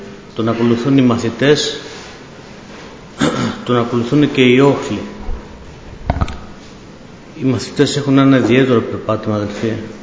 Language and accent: Greek; Athens, Attica, Greece; also born or lived in Berlin, Germany / Arta, Greece; Γεννήθηκα στη Γερμανία, στο Βερολίνο, και σε ηλικία 6 μηνών οι γονείς μου με στείλανε ασυνόδευτο στην Ήπειρο πάνω, από εκεί κατά από την Άρτα. Και εκεί ξεκίνησα, εκεί μεγάλωσα δηλαδή μέχρι 5-6 χρονών με τους θείους μου, και γυρνώντας οι δικοί μου στην Αθήνα